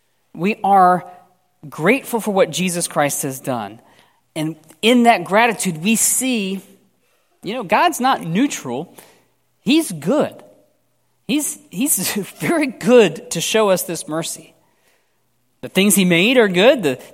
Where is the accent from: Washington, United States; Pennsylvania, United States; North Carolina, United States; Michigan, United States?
North Carolina, United States; Growing up in North Carolina, we had two different types of barbecue that you could get typically